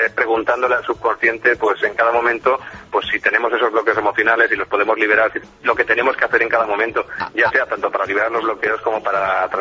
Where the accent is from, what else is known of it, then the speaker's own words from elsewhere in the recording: Lugo, Galicia, Spain; Sí, y bueno, yo soy gallego.